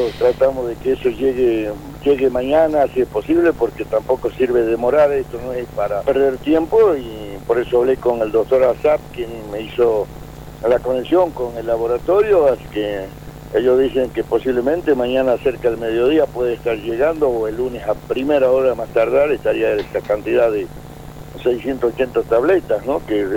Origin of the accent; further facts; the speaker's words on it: Salta, Argentina; que somos salteños